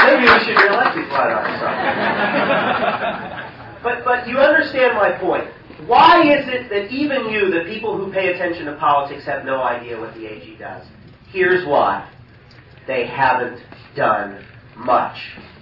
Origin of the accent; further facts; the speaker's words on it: Norman, Oklahoma, United States; moved away as an adult; now in Ohio, United States; I was born in Oklahoma City, Oklahoma, raised in Norman, Oklahoma. And I moved to Ohio to work for Dick Celeste when he was governor.